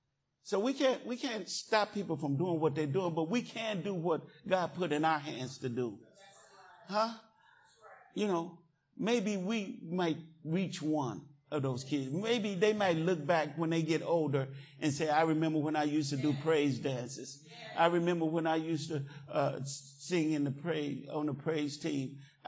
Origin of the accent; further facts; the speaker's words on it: Oklahoma, United States; also born or lived in Denver / Tennessee / Colorado / North Carolina; I was raised in Oklahoma. But I went, the service took me all over to Denver and Tennessee and Colorado and North Carolina and all these places.